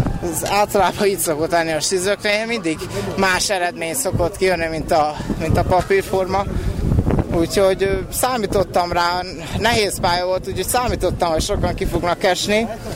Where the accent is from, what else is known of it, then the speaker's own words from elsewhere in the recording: Borsod-Abaúj-Zemplén, Hungary; függetlenül, hogy én most magyar vagyok, és nem sínemzet, teljesítető. Semmi sem lehetetlen, azt mondom. Borsodból jöttem